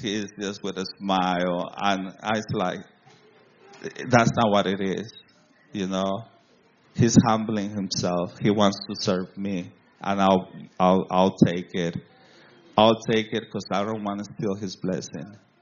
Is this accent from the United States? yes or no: no; Guadalajara, Jalisco, Mexico; I come from Mexico, a big city in Mexico. Guadalajara is the second biggest city in Mexico. And I grew up with nothing.